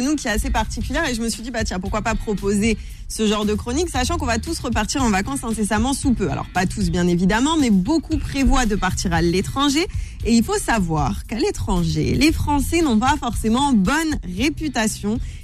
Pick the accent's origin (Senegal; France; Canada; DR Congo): France; T'as 20% de la population extérieure à la France qui considère que nous sentons mauvais en tant que Français.